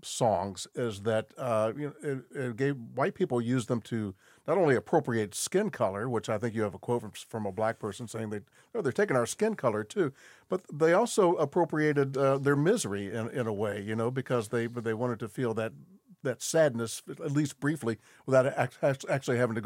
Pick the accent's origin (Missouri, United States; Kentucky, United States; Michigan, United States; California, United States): Kentucky, United States; Bardstown; Well, my favorite part of the book is, I'm from Bardstown. I grew up in Bardstown